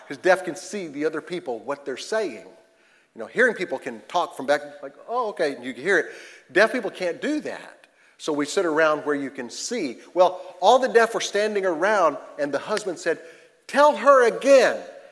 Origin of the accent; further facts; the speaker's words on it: Florida, United States; I said, "I'm from Florida."